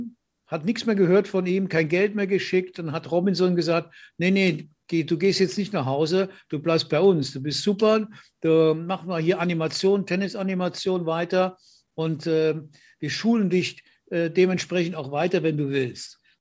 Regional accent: Andernach, Rhineland-Palatinate, Germany; moved away as an adult; Für mich war ja Andernach so schon meine Heimat und meine Welt. Und da dachte ich, du musst raus.

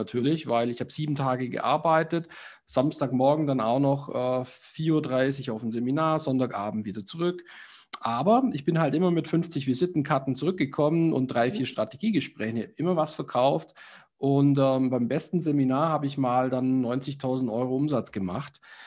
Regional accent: Baden-Württemberg, Germany; für mich als Schwabe war das die völlige Identitätskrise

